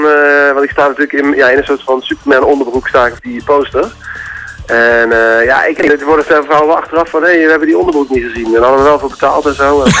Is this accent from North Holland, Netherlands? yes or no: no; North Brabant, Netherlands; waarbij ik altijd een deel over mijn jeugd in Brabant vertel